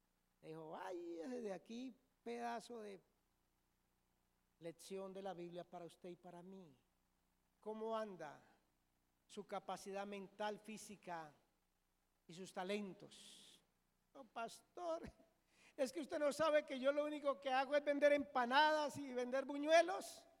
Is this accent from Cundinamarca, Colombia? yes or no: yes; Cundinamarca, Colombia; yo no soy tolimense, ya usted lo sabe, de nacimiento, pero de corazón sí. Y en Cundinamarca comemos tamales, pero por allá en diciembre, los cundinamarqueses.